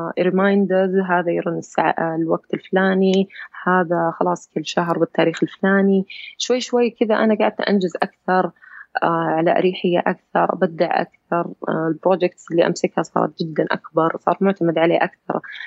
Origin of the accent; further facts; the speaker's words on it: Saudi Arabia; فما كانوا يرفضون لأنها شركات سعودية، أنا بنت سعودية